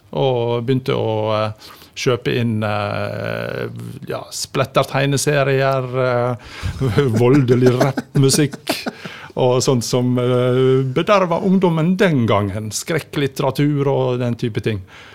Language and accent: Norwegian; Husnes, Vestland, Norway; hjemme på Husnes, der jeg vokste opp den gangen.